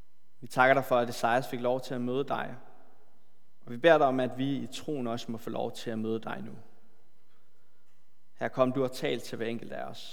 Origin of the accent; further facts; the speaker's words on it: Bornholm, Capital Region of Denmark, Denmark; now in Copenhagen, Denmark; Jeg kommer egentlig fra Bornholm, kommer fra en menighed, hvor rigtig mange boede på landet.